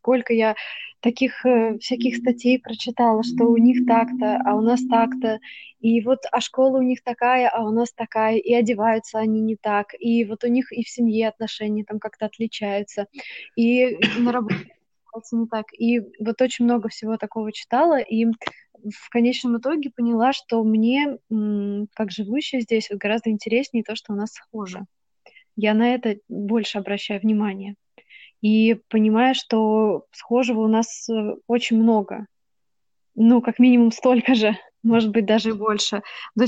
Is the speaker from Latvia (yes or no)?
no; Moscow, Russia; Но вот, например, если живешь в Москве, а я как раз из Москвы, там тоже, в общем-то, ты видишь вокруг себя такое многонациональное такое общество вокруг себя.